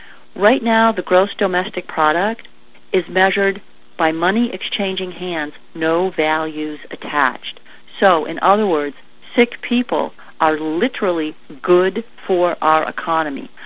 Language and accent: English; United States; I was ashamed as an American